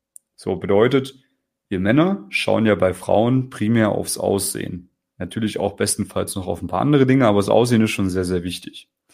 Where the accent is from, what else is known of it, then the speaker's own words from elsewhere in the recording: West Germany, Germany; Ich komme auch aus Westdeutschland, bin relativ, ja, wie sagt man, also ich bin auch nicht irgendwie super reich eingeboren. So, da wo ich geboren bin, das ist ein Kuhkaff